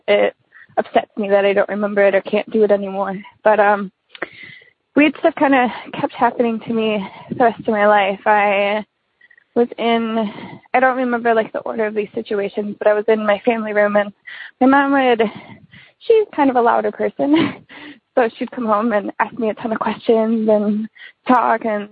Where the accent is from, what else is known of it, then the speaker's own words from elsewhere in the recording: Wisconsin, United States; from Wisconsin. This is my first time calling